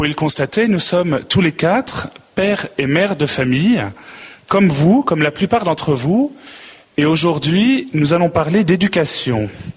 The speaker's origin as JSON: {"language": "French", "town": "Lille", "region": "Hauts-de-France", "country": "France", "said": "nous venons de Lille, donc dans le Schnorr."}